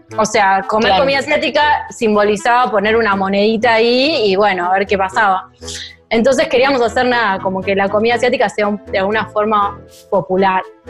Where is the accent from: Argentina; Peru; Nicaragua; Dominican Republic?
Argentina; nosotros como argentinos no tenemos como esa noción de que la comida tiene mucho tiempo de cocción